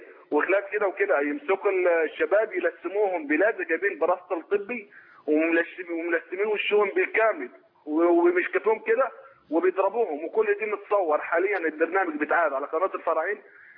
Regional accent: Egypt; now in Saudi Arabia; احنا كمصريين هنا في السعوديه

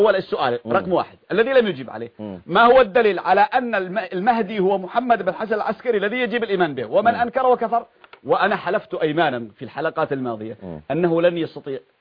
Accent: Yemen; ان رجلا عندنا في اليمن ذهب يبيع كبشا في السوق

